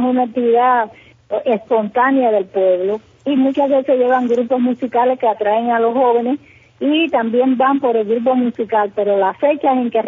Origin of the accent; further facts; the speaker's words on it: Cuba; soy una cubana que estoy recibiendo toda la situación que se presenta en nuestro país, vivo al tanto de ella